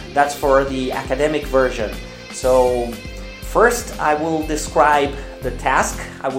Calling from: Porto Alegre, Rio Grande do Sul, Brazil; English is a second language

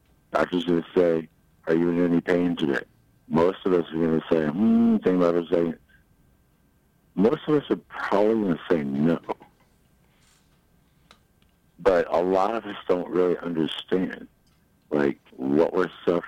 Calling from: Kansas City, Missouri, United States; I'm calling from a part of Kansas City called the River Market.

